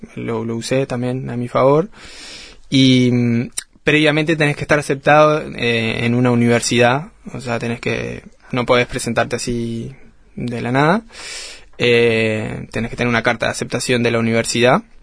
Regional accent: Uruguay; espero que sirva para que otros uruguayos y uruguayas se conozcan más acerca de la fundación

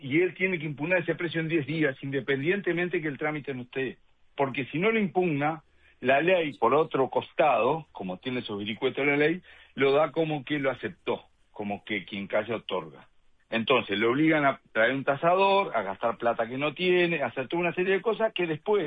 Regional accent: Uruguay; No queremos pensar que somos uruguayos de segunda.

